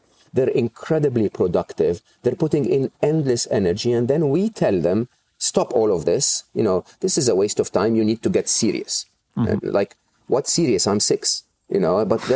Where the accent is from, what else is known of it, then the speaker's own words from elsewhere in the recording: Egypt; growing up in Egypt, even though we didn't have social security, we didn't have health insurance